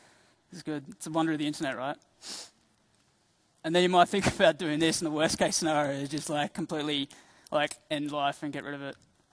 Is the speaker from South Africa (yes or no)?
no; Australia; now in England, United Kingdom; I'm from Australia where the sunshine's quite good and everything, but I live in England where the weather's terrible.